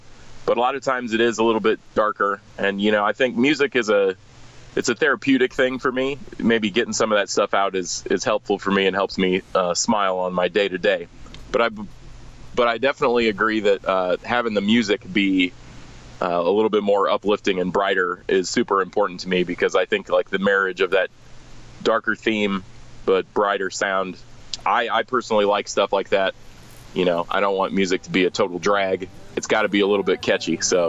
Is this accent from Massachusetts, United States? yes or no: no; Springfield, Illinois, United States; now in Chicago, United States; I'm actually in Springfield. I'm originally from Springfield, but I've been living up in Chicago for the past, like, 7 years.